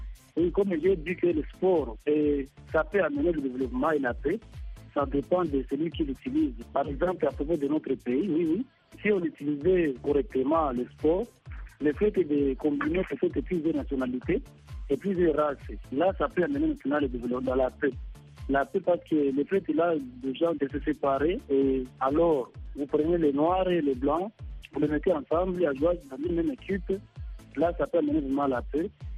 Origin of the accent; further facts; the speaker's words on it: Goma, North Kivu, DR Congo; Je suis de la RDC, chef lieu c'est Goma.